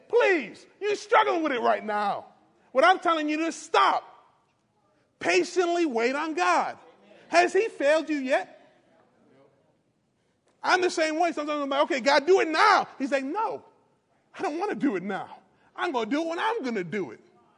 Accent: New York, United States; born there; now in Gwinnett, United States; I was born in New York, and now I'm in Gwinnett, Georgia, doing something different.

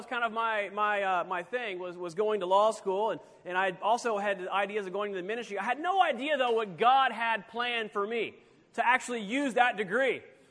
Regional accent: Columbia, South Carolina, United States; As Richard said, I grew up in Columbia, South Carolina, just down the road.

